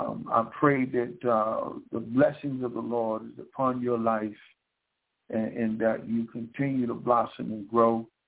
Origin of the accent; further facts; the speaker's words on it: Rome, Georgia, United States; over 300 people across the world that are listening in from my hometown, Rome, Georgia